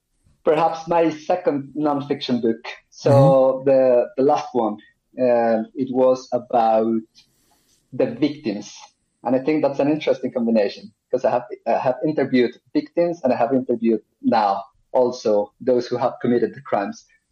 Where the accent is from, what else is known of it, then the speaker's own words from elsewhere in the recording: Colombia; They are, well, you know, I'm Latin American, I'm from Colombia, I'm not from a wealthy family, I'm from more of a middle-class family.